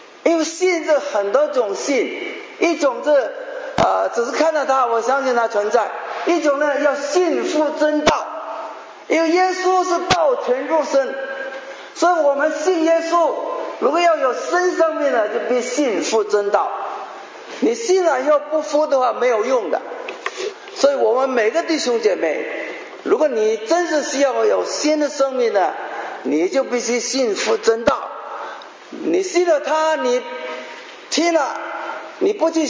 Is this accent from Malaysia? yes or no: no; China; 我们中国人是很爱面子的，所以连翻译圣经都把它翻译的好听一点。